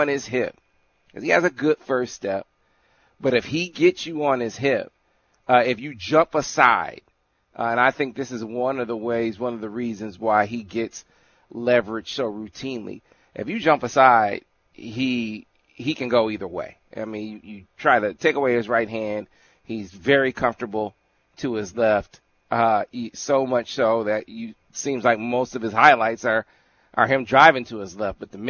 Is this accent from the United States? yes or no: yes; Flint, Michigan, United States; They were talking about even up in my hometown of Flint and all the problems that have been had with the water up there when they had turned over to the Flint River.